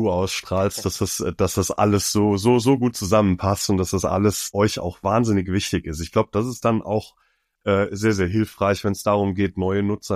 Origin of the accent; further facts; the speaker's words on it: Koblenz, Rhineland-Palatinate, Germany; Ich komme ja aus der Region Koblenz, das ist nicht so furchtbar weit von euch.